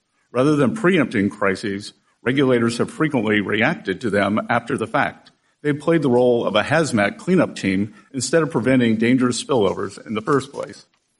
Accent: South Carolina, United States; I had one banker from my home state in South Carolina

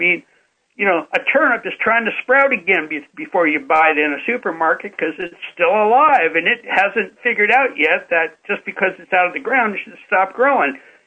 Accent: California, United States; I mean, I like California. I'm a Californian.

